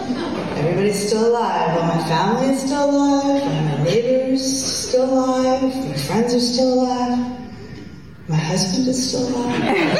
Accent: Canada; And as one Canadian to a bunch of other Canadians, you know I don't mean that.

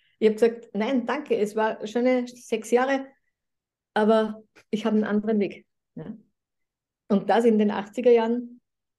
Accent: Austria; du bist pragmatisiert, hieß das bei uns in Österreich.

